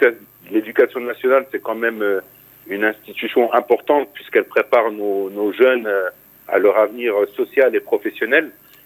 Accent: Grand Est, France; moi je suis originaire des Vosges, c'est dans l'est de la France. C'est, on va dire, entre Nancy et Mulhouse, pour situer un petit peu, à mi-chemin entre les deux. Comme je vous l'avais déjà dit, je pense, j'habite en région parisienne pour raisons professionnelles depuis une dizaine d'années maintenant.

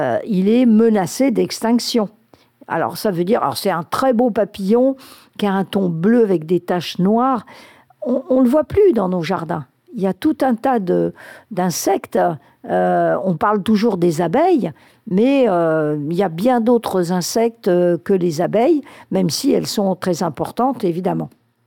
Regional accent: Saint-Sauvant, Nouvelle-Aquitaine, France; puisque moi je suis de Saint-Sauvent

